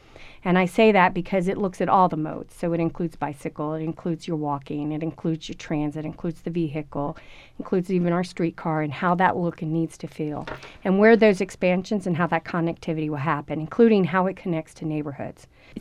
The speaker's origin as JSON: {"language": "English", "region": "Florida", "country": "United States", "moved": "as an adult", "lives_now": "Tucson, United States", "said": "I am actually 3 months into Tucson. I'm very excited to be here. I come from Florida, so I'm adjusting to the weather."}